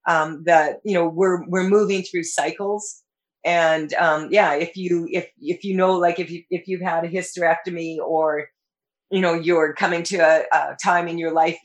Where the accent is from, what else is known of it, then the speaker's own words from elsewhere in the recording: Saskatchewan, Canada; I was raised on football in Saskatchewan.